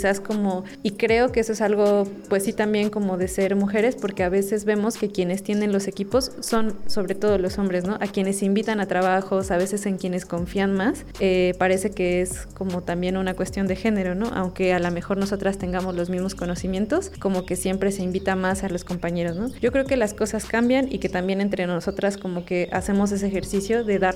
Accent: Michoacán, Mexico; vengo desde Michoacán.

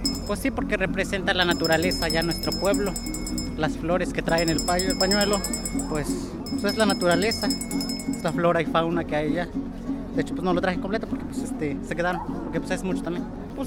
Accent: Tepango de Rodríguez, Puebla, Mexico; Nosotros somos del municipio de Tepango de Rodríguez, somos voladores

